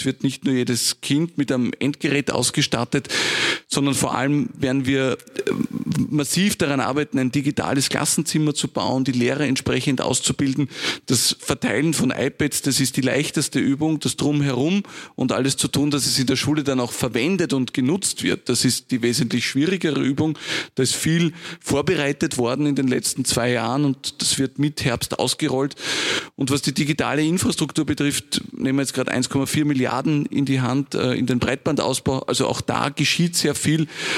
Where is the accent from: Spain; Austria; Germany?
Austria; Vienna; also born or lived in Lower Austria; Ich bin jemand, der Gott sei Dank beides kennt, Stadt und Land. Ich bin in Wien und in Niederösterreich aufgewachsen.